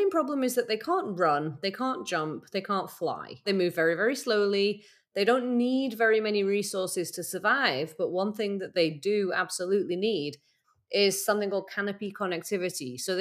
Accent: Manchester, North West England, United Kingdom; I was a city girl. You know, I grew up in Manchester. I loved Manchester.

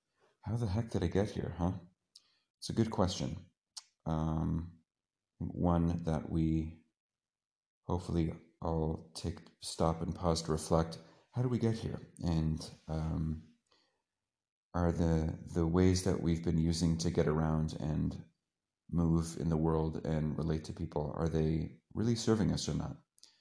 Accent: San Francisco, California, United States; I'm from San Francisco, California. And I grew up in a non-observant, a fairly non-religious family, a pretty secular family.

